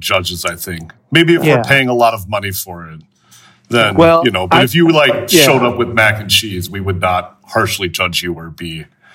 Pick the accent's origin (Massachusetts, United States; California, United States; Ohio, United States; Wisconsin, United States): Wisconsin, United States; I'm from Door County, and when you work in Door County, you can get a job a year earlier than the rest of the state